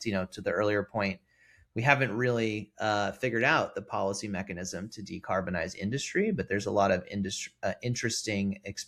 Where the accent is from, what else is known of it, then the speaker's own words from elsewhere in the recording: Los Angeles, California, United States; I'm from Los Angeles. I'm heading out there tomorrow to go see my family for the holidays.